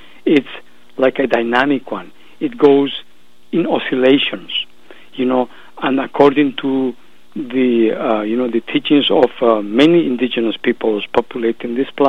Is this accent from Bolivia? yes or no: yes; Bolivia; English is a second language; with the cultural revolution taking place in my home country, Bolivia